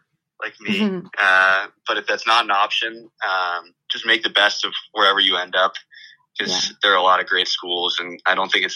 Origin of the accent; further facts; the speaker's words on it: California, United States; I'm from the Bay Area, like near Palo Alto in California